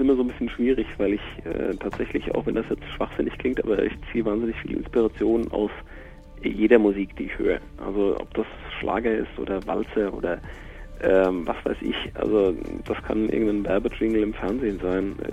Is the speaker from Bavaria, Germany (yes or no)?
yes; Bavaria, Germany; Ja, ich bin ja Bayer, ich bin ja quasi halbe Österreicher.